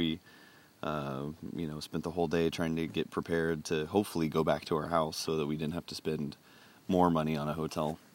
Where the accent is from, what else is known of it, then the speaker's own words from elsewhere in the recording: Kansas, United States; I'm from Kansas, and I've never experienced a hurricane ever or anything like that.